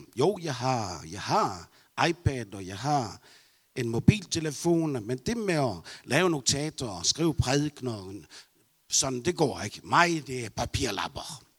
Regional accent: Bornholm, Capital Region of Denmark, Denmark; also born or lived in Norway / Tanzania; Når man er født og vokset op på Bornholm med både 4 år i Norge og 42 år i Tanzania, så bliver man lidt anderledes.

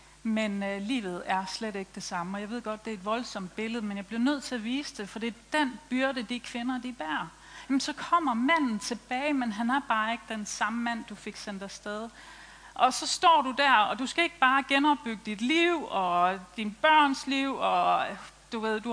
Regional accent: Iran; now in Denmark; så er jeg faktisk selv iraner. Jeg har boet i Danmark i omkring 40 år.

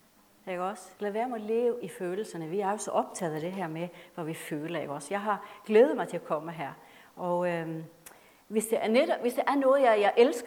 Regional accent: Northern Norway, Norway; deroppe, hvor jeg kommer fra, helt op i det nordlige Norge.

